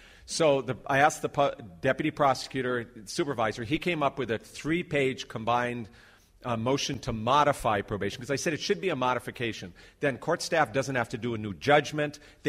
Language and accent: English; Honolulu, Hawaii, United States; I'm a judge from Honolulu, Hawaii.